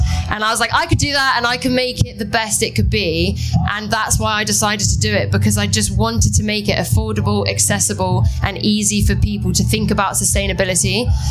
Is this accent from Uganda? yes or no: yes; Uganda; now in England, United Kingdom; I grew up in Uganda. I was schooled in Uganda